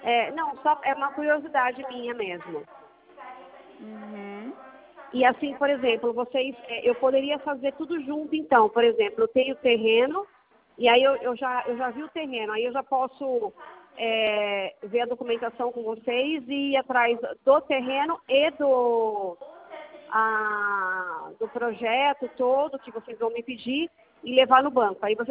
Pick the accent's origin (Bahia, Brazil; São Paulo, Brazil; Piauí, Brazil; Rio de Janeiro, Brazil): São Paulo, Brazil; Birigui; Eu sou de Birigui.